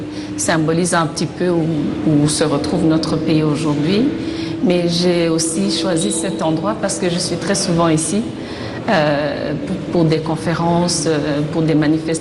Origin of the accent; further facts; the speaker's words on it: Rwanda; first language Kinyarwanda; French is a second language; Moi, j'ai grandi ici au Rwanda en parlant Kinyarwanda d'abord, ma langue maternelle, mais aussi français. J'ai appris l'anglais plus tard.